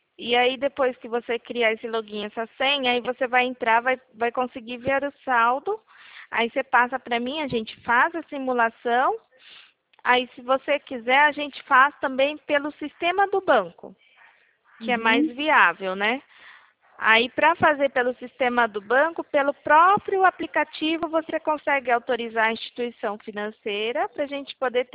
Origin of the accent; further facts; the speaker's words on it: Bom Jesus dos Perdões, São Paulo, Brazil; Não, mas eu sou de Perdões.